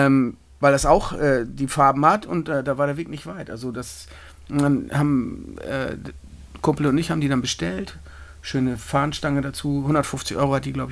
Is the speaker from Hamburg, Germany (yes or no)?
yes; Hamburg, Germany; born there; In Hamburg-Altona bin ich geboren.